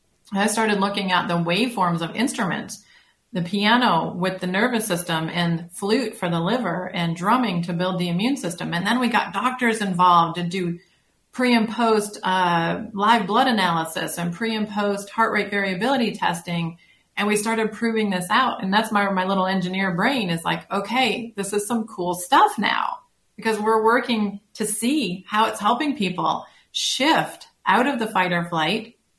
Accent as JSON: {"language": "English", "town": "Detroit", "region": "Michigan", "country": "United States", "said": "because I'm an engineer from Detroit"}